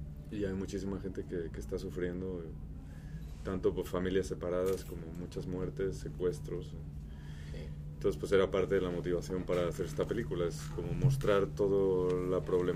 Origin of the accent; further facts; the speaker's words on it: Spain; moved away; Tengo doble nacionalidad, pero la verdad es que una vez emigras, yo emigré hace casi 20 años de España.